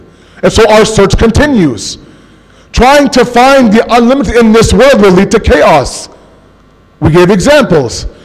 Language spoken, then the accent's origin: English; Toronto, Ontario, Canada; I grew up in Toronto.